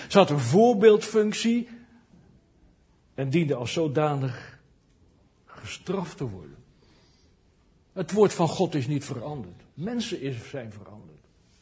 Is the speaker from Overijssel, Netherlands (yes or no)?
yes; Kampen, Overijssel, Netherlands; ik kom uit Kampen. Nou, dat was vroeger het mekka van de protestanten